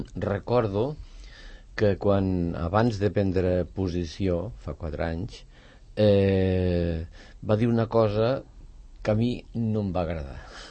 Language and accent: Catalan; Ponts, Catalonia, Spain; Jo vaig estar aquest cap de setmana al meu poble d'origen, que és a Pons, a la Noguera